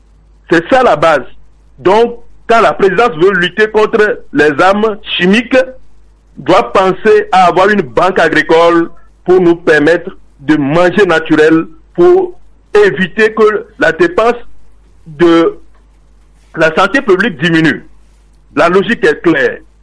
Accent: Togo; nous sommes Togolais

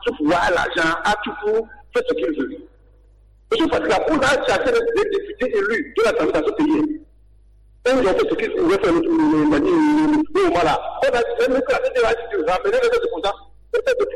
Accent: Togo; Nous tous, nous sommes là, nous sommes des Togolais.

